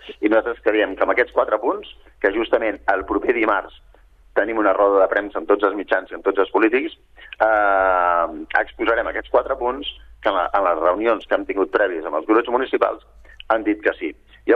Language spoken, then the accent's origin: Catalan; Sabadell, Catalonia, Spain; now in Viladecavalls, Spain; jo visc a Viladecavalls i em va donar molt d'orgull anar a Sabadell perquè jo soc de Sabadell de tota la vida.